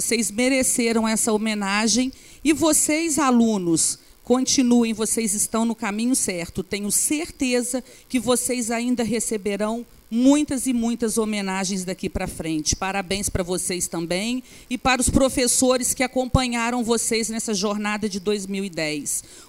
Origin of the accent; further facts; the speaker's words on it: Pentanha, Brazil; now in São José do Rio Preto, Brazil; pessoa com a qual fomos criados em Pentanha juntos, né? Os irmãos, os pais, uma amizade bonita. E que, por coincidência, a gente continuou aqui em Rio Preto, né, Marquinhos? Saímos de Pentanha e viemos parar em Rio Preto